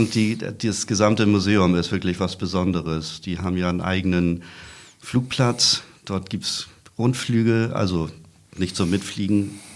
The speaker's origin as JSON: {"language": "German", "region": "Hamburg", "country": "Germany", "said": "Als Hamburger oder Norddeutscher ist das auf jeden Fall ein Begriff."}